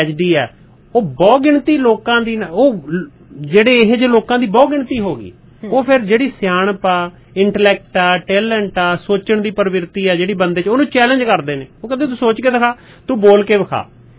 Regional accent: Punjab, India; ਸਾਡੇ ਜਿਹੜੇ ਈਸਟਰਨ ਪੰਜਾਬ ਵਾਲੇ ਆ, ਚੜ੍ਹਦੇ ਪੰਜਾਬ ਵਾਲੇ, ਸਾਡੀ ਬੋਲੀ ਥੋੜੀ ਜਿਹੀ ਖੜਵੀ ਹੈ।

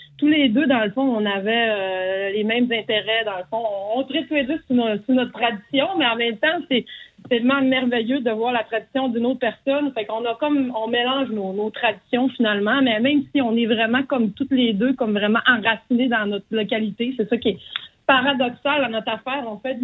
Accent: Alma, Quebec, Canada; Moi, je viens d'Alma. On est une gang d'Alma.

